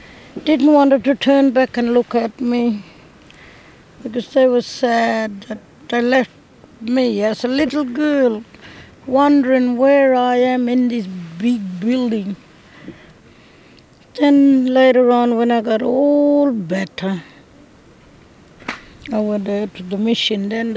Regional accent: Wiluna, Western Australia, Australia; And I'm from Wiluna. My birthplace is in the desert, where I was born and came into town with my mum.

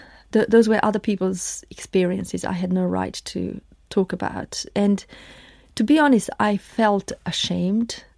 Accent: Bosnia & Herzegovina; I've actually walked into someone's office and said, I come from Bosnia. I need education.

